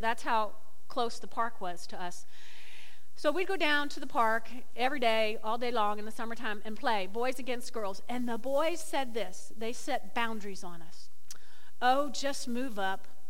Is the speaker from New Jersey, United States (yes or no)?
yes; Teaneck, New Jersey, United States; memories of growing up in Teaneck on Van Buren Avenue, where two-thirds of the population were Catholics